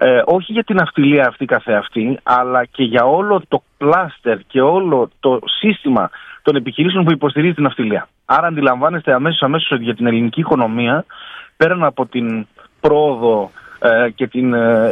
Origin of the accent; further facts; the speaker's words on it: Greece; Να σας πω κάτι, ως Έλληνες είμαστε πάρα πολύ υπερήφανοι. Περήφανοι για αυτό που είμαστε